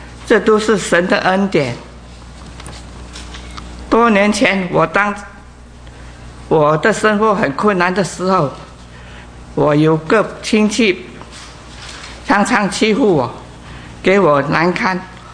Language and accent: Chinese; Malaysia; 我是从马来西亚来的，很高兴今天是我受浸归入基督的日子